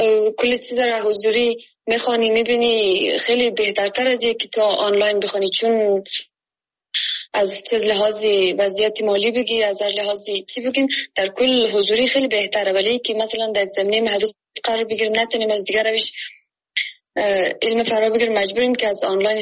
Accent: Afghanistan; از ولایت کندی هستم، یا ولایت ما اینترنت تمام منطقه که ما زندگی میمین کار نمیتا.

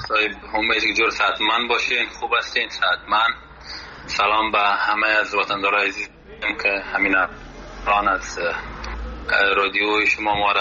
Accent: Afghanistan; یک جوان افغان که از افغانستان آمدم مده ایجا به خاطر مسابق

